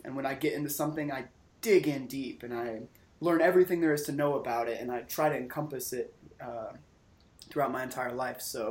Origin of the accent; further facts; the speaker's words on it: Denver, Colorado, United States; Well, just a small town boy, born and raised in Denver. No, one of the locals here in Denver.